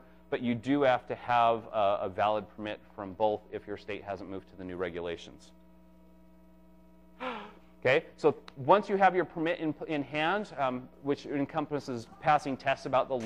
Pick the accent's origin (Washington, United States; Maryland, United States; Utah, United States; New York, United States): Utah, United States; I'm from Utah, and these are very, very populous in Utah.